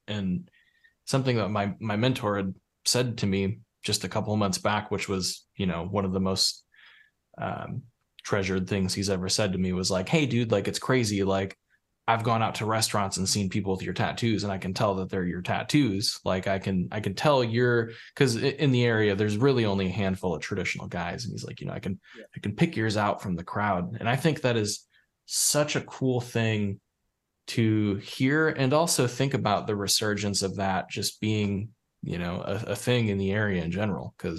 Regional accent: Racine, Wisconsin, United States; and I'm from Racine, Wisconsin. I'm right between Milwaukee and Chicago

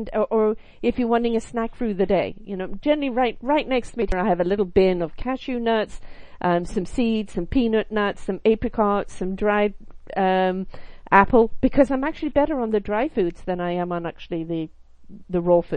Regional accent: England, United Kingdom; I love bread. I'm from England, love bread.

